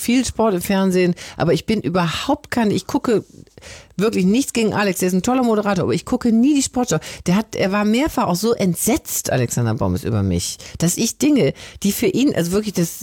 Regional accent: Wuppertal, North Rhine-Westphalia, Germany; Ja, ich bin ja Wuppertalerin.

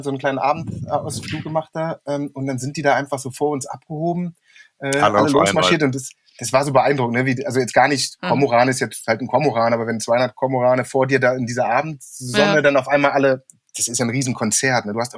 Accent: Brandenburg, Germany; Es war mir als Brandenburger nie bewusst

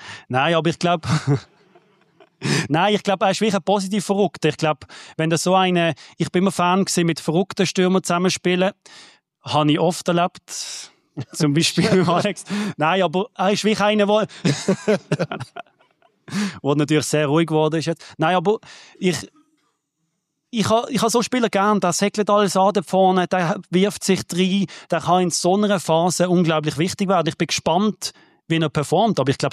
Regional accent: Basel, Basel-Stadt, Switzerland; auch wenn ich kein Zürcher bin, ich bin Basler

